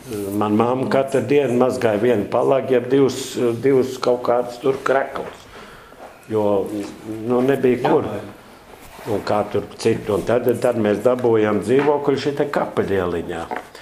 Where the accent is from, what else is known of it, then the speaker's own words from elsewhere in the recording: Jelgava, Latvia; born there; Piedāvāja darbu Jelgavā. Un tāpēc es esmu dzimis Jelgavā.